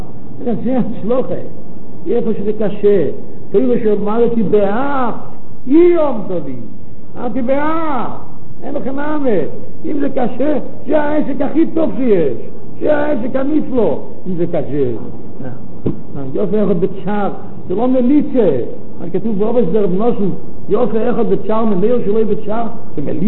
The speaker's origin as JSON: {"language": "Hebrew", "town": "Bnei Brak", "region": "Tel Aviv District", "country": "Israel", "said": "אני בני ברקי. אצלנו בבני ברק"}